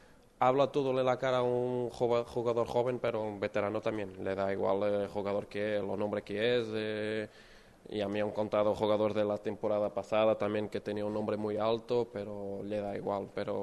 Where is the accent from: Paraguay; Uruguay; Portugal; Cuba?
Portugal; Norte; Spanish is a second language; now in Málaga, Spain; un poco parecido a donde soy del norte de Portugal.